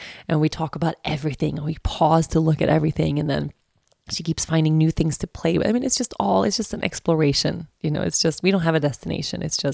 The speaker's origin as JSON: {"language": "English", "country": "Sweden", "tie": "born or raised there", "accent": "Swedish", "second_language": "English", "said": "Like, in Sweden, we eat. Did you hear my Swedish accent just came out there? In Sweden, we eat something called leverpastej. Okay. In Sweden, people, since the dawn of time, okay, I grew up with this."}